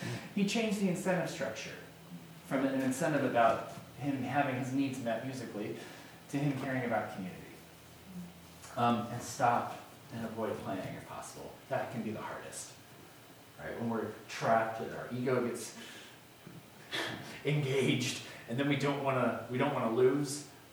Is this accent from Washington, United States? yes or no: no; Portland, Oregon, United States; I'm from the Portland area.